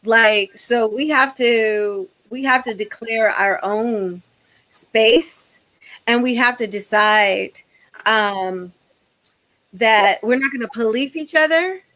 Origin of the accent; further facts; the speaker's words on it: Baltimore, Maryland, United States; I'm going to get real serious right now because I grew up in Baltimore.